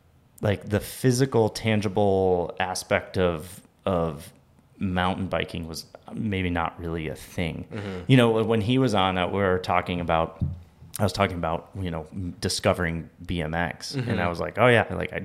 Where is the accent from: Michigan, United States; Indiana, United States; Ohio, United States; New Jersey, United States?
Michigan, United States; Delton; Delton, Michigan.